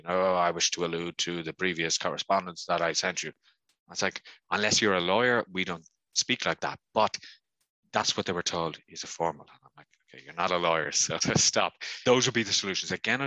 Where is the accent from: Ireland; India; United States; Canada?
Ireland; or me as an Irish speaker wouldn't realize when somebody says, I'll see you in the afternoon, that it could be up till 7 or 8 o'clock, depending.